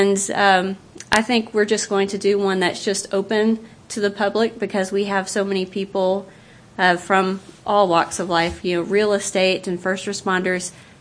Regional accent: Arkansas, United States; Like when I grew up down in South Arkansas, there was a big tomato market in Bradley County, Arkansas.

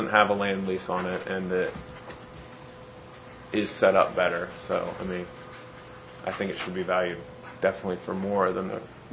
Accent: Ohio, United States; I'm from Ohio, though.

